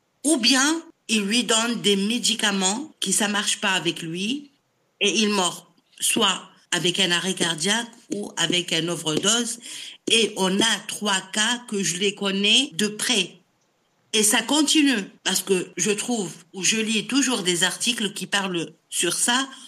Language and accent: French; Tunisia; Je suis tunisienne. Et je suis fière de l'être